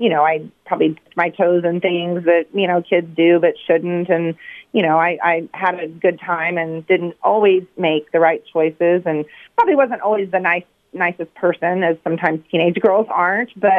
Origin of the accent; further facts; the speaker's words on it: Dallas, Texas, United States; born there; I was born in Texas in 1975 in Dallas to wonderful parents who embraced the hippie culture of life at that time